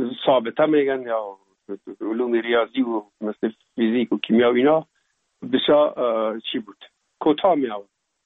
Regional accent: Kabul, Afghanistan; also born or lived in Pul-e Khumri; بعد از او جاب کار بابیم حساب در کابل میکرد و انتقال کرد به اینجا. ما هم همراه مادرم با بابیم یا پدرم آمدیم به کابل و دیگه باز این کابل تقریبا دائمی همیشه باشنده شدیم.

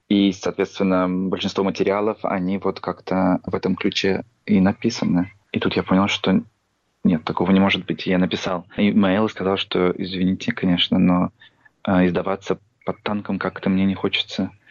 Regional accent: Kemerovo, Kemerovo Oblast, Russia; когда в предыдущий мой приезд в мой родной город Кемерово вечером я вышел в кино в торговый центр

